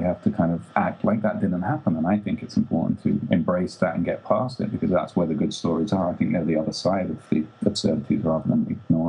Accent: London, United Kingdom; I grew up in England, in London in the 70s and 80s, and it wasn't a particularly colorful and fun place.

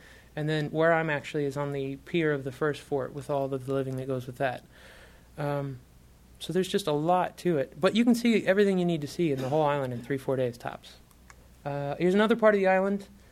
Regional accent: United States; As an American, they usually charge me more than that, 60 cents, 80 cents.

